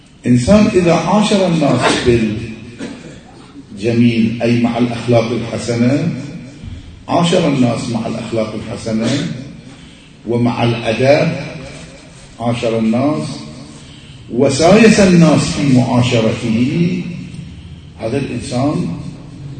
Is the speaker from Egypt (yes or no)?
no; Iraq; مثل ما يقولون عندنا بالعراق تنطي من نفسك